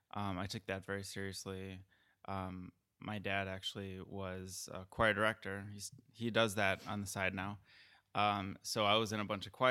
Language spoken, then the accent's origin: English; Wausau, Wisconsin, United States; I'm from Wausau, Wisconsin.